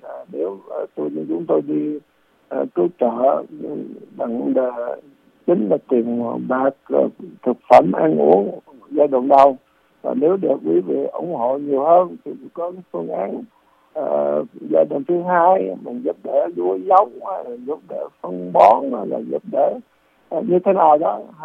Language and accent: Vietnamese; Central Vietnam, Vietnam; Thì dĩ nhiên là mình dân miền Trung là tại vì thiên tai khổ sở thì mình thương tướng mình giúp đỡ cho trong lúc đó khổ như vậy.